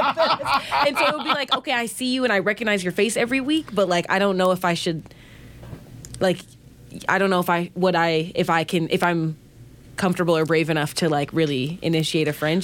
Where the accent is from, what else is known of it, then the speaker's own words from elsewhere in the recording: Minneapolis, Minnesota, United States; My hometown is, first and foremost, the north side, the lows of the north side of Minneapolis, predominantly Black American neighborhood for a long time.